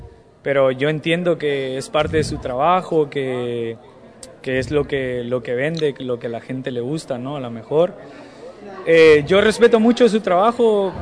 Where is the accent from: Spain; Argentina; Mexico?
Mexico; Yo considero que tengo una de las mejores carreras como jugador mexicano.